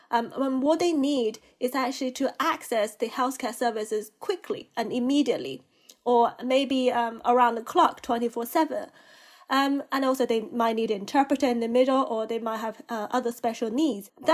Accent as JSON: {"language": "English", "country": "China", "tie": "born or raised there", "lives_now": "United Kingdom", "said": "even though I grew up in China, I'm Chinese myself, but majority of my life is still spent in the UK."}